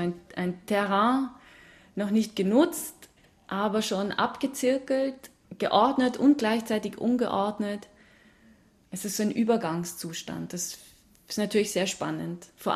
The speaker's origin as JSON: {"language": "German", "country": "Germany", "tie": "born or raised there", "said": "ich bin in Deutschland aufgewachsen"}